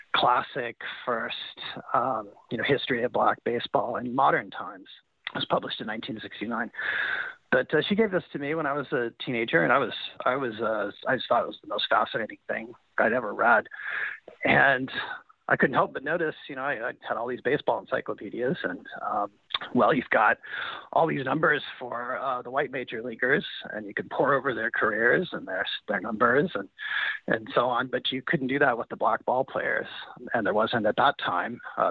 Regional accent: Kansas City, United States; I was growing up in Kansas City as a fan of the Royals

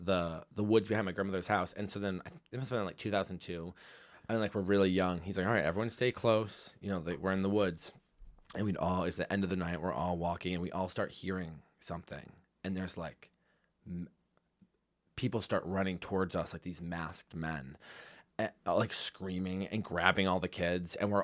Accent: Massachusetts, United States; Well, I grew up in Massachusetts, and so, and I do identify as a witch.

